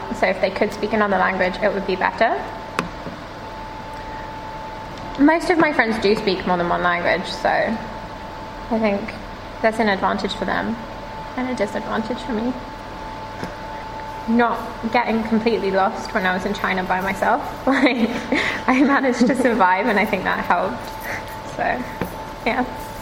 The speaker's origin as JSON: {"language": "English", "region": "England", "country": "United Kingdom", "also_born_or_lived": "Canada", "said": "I consider myself to be from England. I was born in Canada, but I didn't stay there for very long, so."}